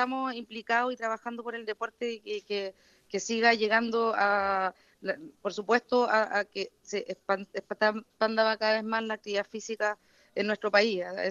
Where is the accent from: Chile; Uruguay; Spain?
Chile; Realmente uno se siente orgulloso como chileno